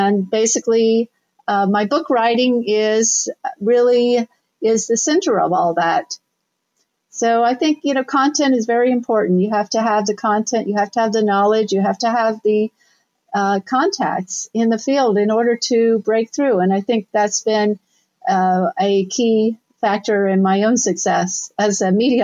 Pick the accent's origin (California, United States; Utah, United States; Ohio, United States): Ohio, United States; Right. Well, I'm originally from Southern Ohio.